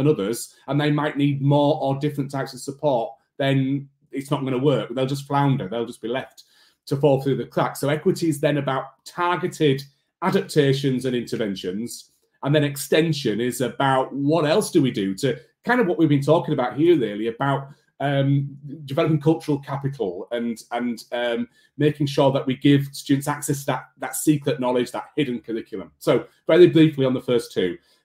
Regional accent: Bradford, Yorkshire and the Humber, United Kingdom; I was the same. I'm from Bradford. I was ashamed of that for a long time

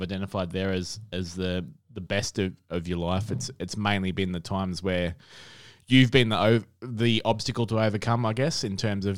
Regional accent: Cann River, Victoria, Australia; but being a country kid, you mentioned Cann River before, so I grew up in Cann River and school through Bairnsdale.

